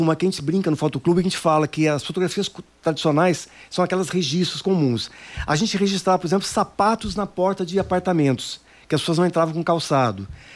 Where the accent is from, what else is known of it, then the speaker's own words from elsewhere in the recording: Sarapuí, São Paulo, Brazil; now in Londrina, Brazil; Sarapuí. Eu brinco e chamo de capital de Sorocaba. O pessoal nunca sabe onde fica Sarapuí. Pertinho de Sorocaba.